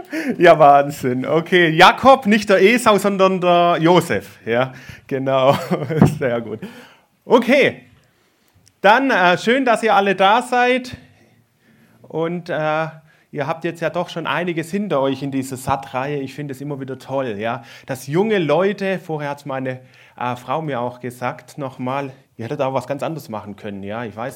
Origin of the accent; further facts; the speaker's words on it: Baden-Württemberg, Germany; bei uns im Schwabenland, ja, wenn mit 5 Kinder aufwächst, dann wohnt man manchmal dann halt in einem Haus